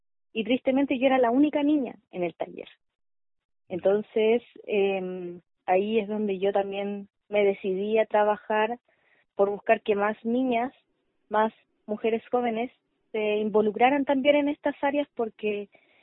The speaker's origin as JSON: {"language": "Spanish", "town": "Santiago", "region": "Santiago Metropolitan", "country": "Chile", "tie": "born or raised there", "said": "yo nací acá en Santiago y he crecido acá"}